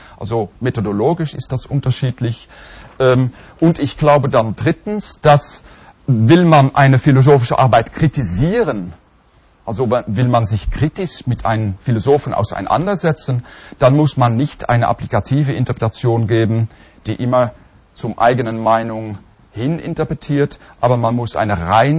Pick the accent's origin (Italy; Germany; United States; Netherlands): Netherlands; German is a second language; Und das Vergleichen hat mir als Holländer, vergleicht man das alles